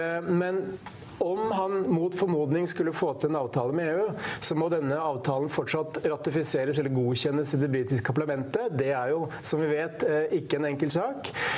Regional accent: Hamar, Innlandet, Norway; det jo som vi sier på Hamar der jeg kommer fra

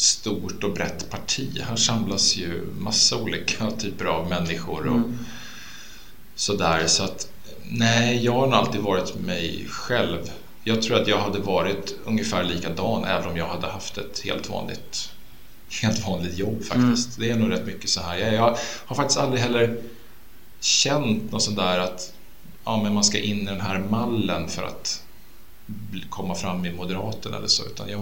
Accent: Örebro, Örebro County, Sweden; now in Stockholm, Sweden; Jag är född i Stockholm. Jag bodde här första åren av mitt liv. Och sen så flyttade jag med min mamma till Örebro, där jag bodde, tog studenten. Min pappa bor i Stockholm, så jag har pendlat fram och tillbaka mellan Stockholm och Örebro.

